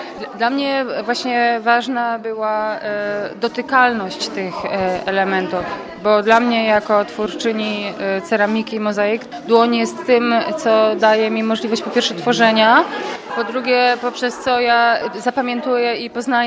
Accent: Kraków, Lesser Poland, Poland; Ja pochodzę z Krakowa i u nas w domu, czy w ogóle w Krakowie jest mnóstwo starych

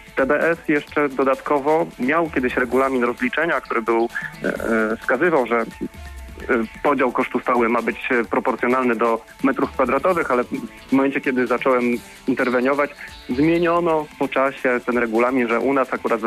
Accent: Goleniów, West Pomeranian Voivodeship, Poland; naszym zarządcą jest CBS w Goleniowie, jestem z Goleniowa

